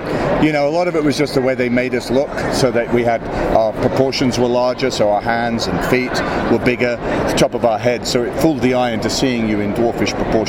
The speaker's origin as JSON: {"language": "English", "town": "Glasgow", "region": "Scotland", "country": "United Kingdom", "lives_now": "New Zealand", "said": "my family are from Glasgow. I'm from Glasgow. But New Zealand is my home now after The Hobbit."}